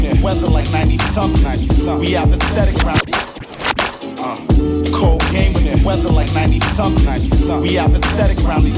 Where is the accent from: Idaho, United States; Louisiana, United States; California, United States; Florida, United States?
California, United States; San Diego; We're from San Diego, so it's like summertime all year.